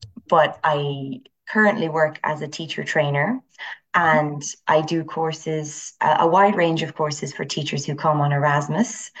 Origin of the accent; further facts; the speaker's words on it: Ireland; I'm Irish. I live and work in Dublin.